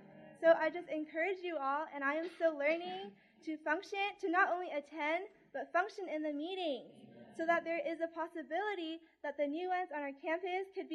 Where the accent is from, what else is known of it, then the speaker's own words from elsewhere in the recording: Coquitlam, British Columbia, Canada; I'm from Coquitlam, Canada. I'm entering into my third year at UBC.